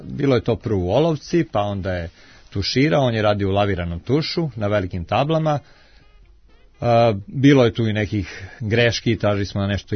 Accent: Montenegro; on je Banaćanin, eto jedini koji nije Crnogorac u timu

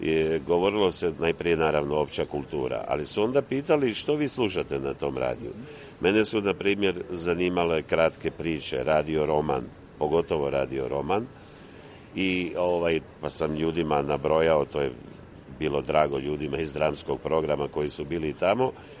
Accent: Tisno, Šibenik-Knin County, Croatia; Kao dijete živio sam u Dalmaciji, dakle govorimo o početku 60. godina, to je jedno malo mjesto, Tisno se, tjesno u to doba, a sada se zove Tisno

